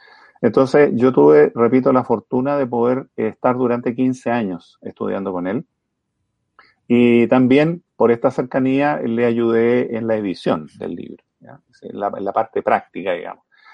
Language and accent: Spanish; Chile; yo estoy en Chile, soy chileno, a lo mejor por el acento ya se empieza a notar.